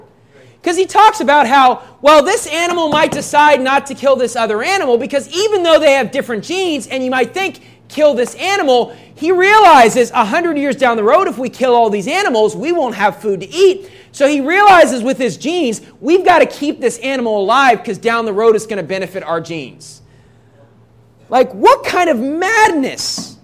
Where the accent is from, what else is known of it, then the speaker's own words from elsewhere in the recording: United States; I mean, if you're from the Philippines, I'm from America, I probably have less similar genes than I would have to somebody else from America.